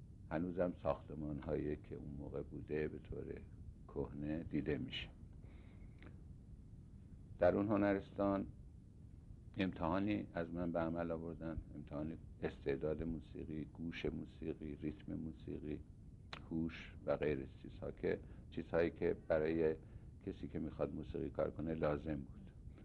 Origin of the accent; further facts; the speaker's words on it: Hamadan, Iran; also born or lived in Tehran; در 28 شهریور 1303 به دنیا آمدم در تهران و در حدود کلاس سوم چهارم ابتدایی که بودم پدرم ماموریت پیدا کرد به همدان و حدود 7 سال در همدان بودم.